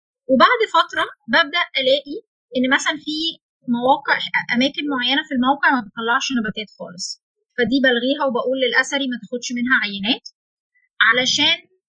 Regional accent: Egypt; بسبب الجفاف اللي عندنا في مصر والحر اللي عندنا في مصر

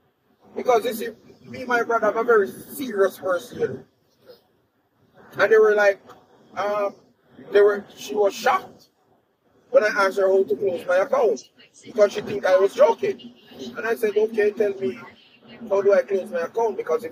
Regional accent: Jamaica; now in United States; American system is American system. I'm a Jamaican. I respect your system. I'm in your house.

